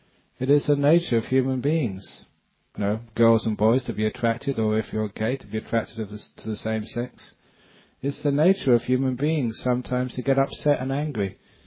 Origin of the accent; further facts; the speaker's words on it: England, United Kingdom; I come from England.